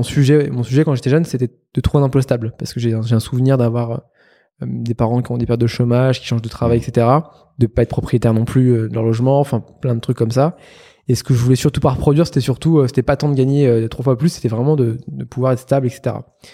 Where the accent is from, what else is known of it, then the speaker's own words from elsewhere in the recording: Lyon, Auvergne-Rhône-Alpes, France; born there; Je suis né à Lyon, dans une famille très classique, très modeste.